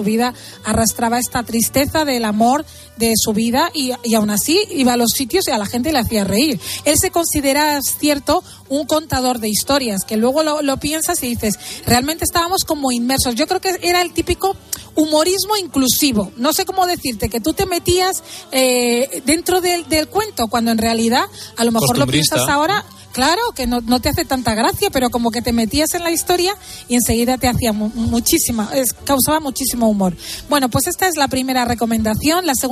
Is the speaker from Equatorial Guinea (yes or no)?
yes; Equatorial Guinea; ella es guineana de familia, yo soy guineana de origen, pero todos somos españoles. Esto lo tenemos que decir porque tenemos esta doble nacionalidad y a mucha honra